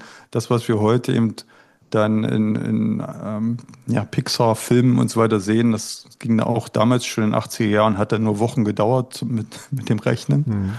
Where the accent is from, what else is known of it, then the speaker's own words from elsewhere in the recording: East Germany, Germany; ich bin in Ostdeutschland groß geworden